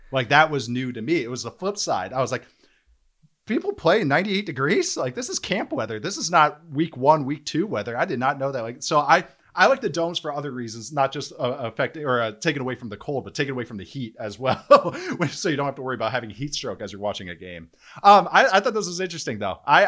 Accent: Minneapolis, Minnesota, United States; I grew up in the Kingdom and the Metrodome. So indoor football was very normal to me.

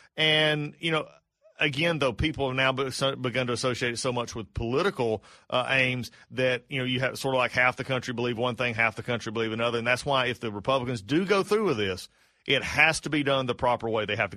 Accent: United States; it's a part of who we are as an American, it's that adventurous spirit.

